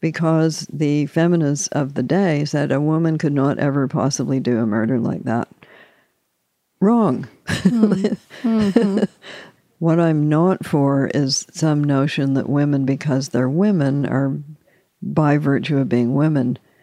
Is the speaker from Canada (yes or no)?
yes; Canada; Of course, being Canadian, I'm always saying things like that.